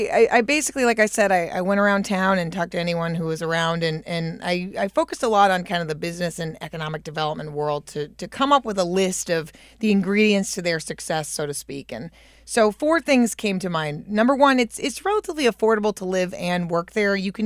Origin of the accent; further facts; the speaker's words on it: Hampstead, New Hampshire, United States; Like, not to rag on my own town, I grew up in Hampstead, New Hampshire